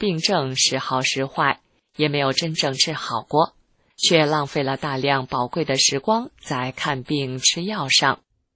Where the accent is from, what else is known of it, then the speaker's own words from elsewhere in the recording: Taiwan; born there; 感谢上天让我今生生为中国人，在自由的台湾出生。